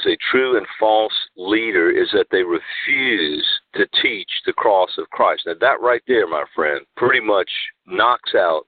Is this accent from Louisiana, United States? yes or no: yes; Louisiana, United States; And that would be, from my home state, Jesse Duplantis. I mean, everybody likes to listen to a Cajun, right?